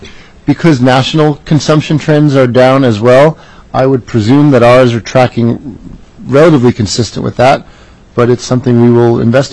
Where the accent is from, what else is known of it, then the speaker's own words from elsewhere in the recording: New Jersey, United States; Anecdotally, I grew up in New Jersey where clothing wasn't taxed on the sales tax, and a lot of New York people came to use our malls and buy clothing.